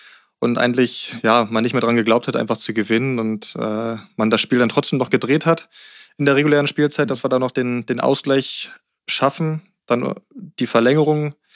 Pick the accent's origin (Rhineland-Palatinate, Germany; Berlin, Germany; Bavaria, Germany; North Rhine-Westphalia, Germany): Berlin, Germany; also born or lived in Rangsdorf; Ich bin zwar in Berlin aufgewachsen, bis ich 9 war und dann sind wir aufs Land gezogen, auch Rand Berlin dann in Rangsdorf.